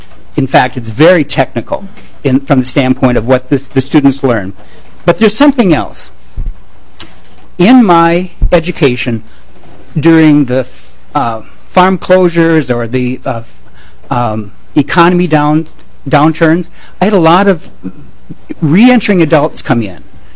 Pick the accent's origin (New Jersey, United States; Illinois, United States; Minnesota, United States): Minnesota, United States; Alexandria; I'm from Alexandria, Minnesota, and I respectfully want to address you as a committee and as a chair.